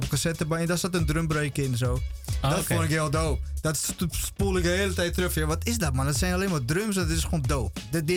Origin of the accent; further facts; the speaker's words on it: Heerenveen, Friesland, Netherlands; ik ben in Heerenveen opgegroeid en zonder internet.